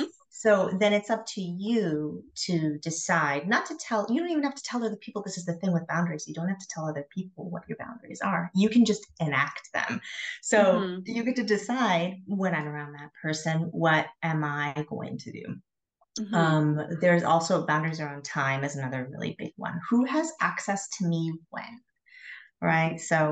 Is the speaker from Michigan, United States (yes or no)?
yes; Michigan, United States; moved away as an adult; now in Czech Republic; I live in the Czech Republic, but I am originally from Michigan. So I've lived sort of my whole adult life now in a foreign country, if you will.